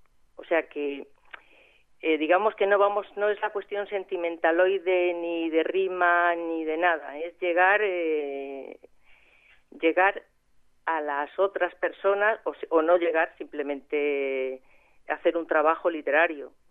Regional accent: Aspe, Valencian Community, Spain; moved away as an adult; now in Santander, Spain; Yo pues soy de Aspe, no sé si creo que lo sabes. Vengo por aquí de vez en cuando, pues en Navidades, en verano. Vivo hace ya 25 años que vivo en Santander

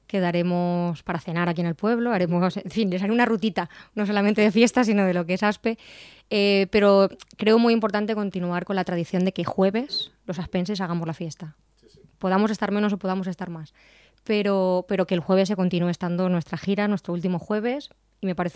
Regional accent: Petrer, Valencian Community, Spain; Petrer, y mi familia de Petrer va a poder venir el sábado a conocer lo que son las tradiciones de mi pueblo

